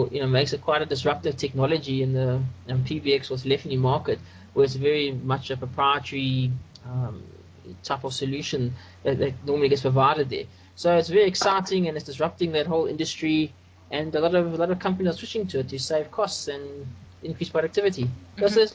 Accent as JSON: {"language": "English", "country": "South Africa", "said": "I'm from South Africa, and I'm an open source developer and solution provider."}